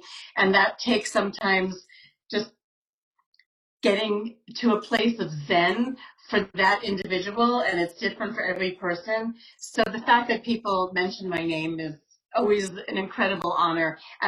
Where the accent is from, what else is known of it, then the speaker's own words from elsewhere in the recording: Long Island, New York, United States; So where the journey began was I grew up on Long Island, where I actually am talking to you from now.